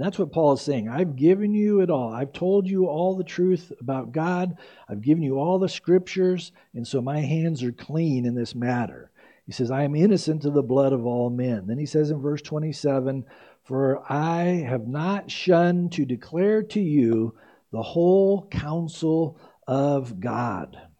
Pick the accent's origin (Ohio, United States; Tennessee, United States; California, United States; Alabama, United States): California, United States; San Diego; So growing up in San Diego, there was a Sir George's Smorgasbord.